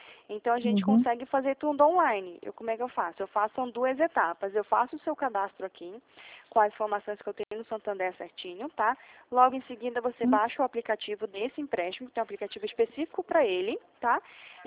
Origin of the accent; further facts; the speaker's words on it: Pará, Brazil; now in São Paulo, Brazil; Ah, eu sou de lá. Nasci lá, tô morando em São Paulo agora.